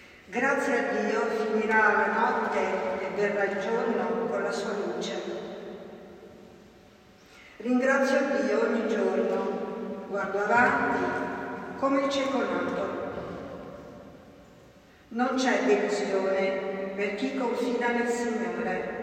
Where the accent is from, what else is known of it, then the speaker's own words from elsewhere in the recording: Ukraine; moved away as an adult; Ho lasciato il mio paese, l'Ucraina, qualche anno fa. Ed oggi vivo a distanza questa guerra terribile. Sono di fede greco-cattolica.